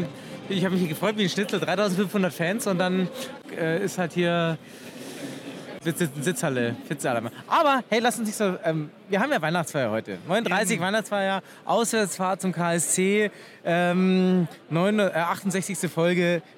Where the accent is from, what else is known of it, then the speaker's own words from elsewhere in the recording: Strasbourg, Grand Est, France; Und ich komme ja aus Straßburg